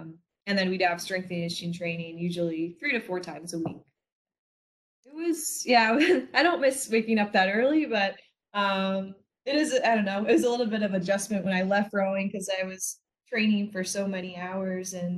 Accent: Boston, Massachusetts, United States; I'm from Boston and I never really, you know, ventured out much.

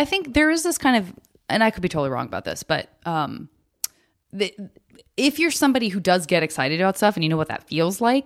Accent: Tucson, Arizona, United States; I was in Tucson, Arizona.

